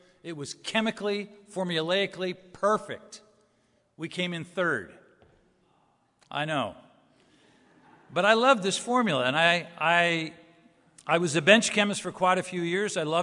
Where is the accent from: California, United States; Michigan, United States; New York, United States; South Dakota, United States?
California, United States; Los Angeles; For me, I grew up in Los Angeles. I wanted to be a Los Angeles Ram quarterback.